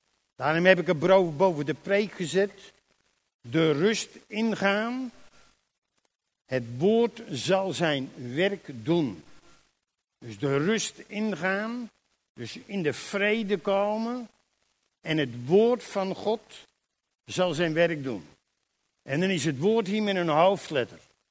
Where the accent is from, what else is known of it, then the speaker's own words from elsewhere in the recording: Germany; Dutch is a second language; Ik kom helemaal uit Duitsland.